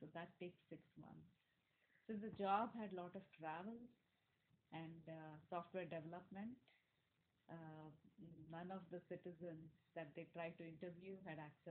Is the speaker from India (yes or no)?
yes; India; moved away as an adult; We came from India where there is no such, at that time, there was no such thing as a second opinion.